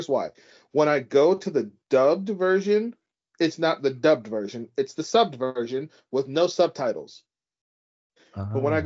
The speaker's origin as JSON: {"language": "English", "country": "United States", "said": "So don't ask me, know. I'm an American."}